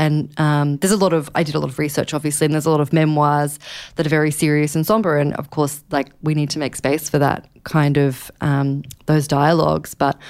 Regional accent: Australia; now in New York, United States; complicated by the fact I am Australian, but I live here in New York

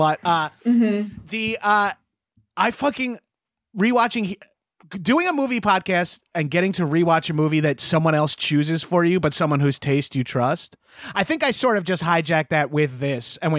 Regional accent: Texas, United States; like I'm an American from Texas.

